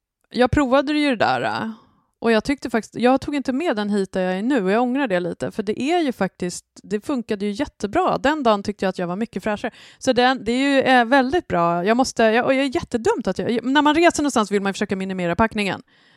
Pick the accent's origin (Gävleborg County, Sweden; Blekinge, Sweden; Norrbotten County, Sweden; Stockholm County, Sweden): Stockholm County, Sweden; Sollentuna; jag är ju inte från någon stor villa i Sollis, utan jag är ju från Sollentuna centrum, så det är väl ganska likt.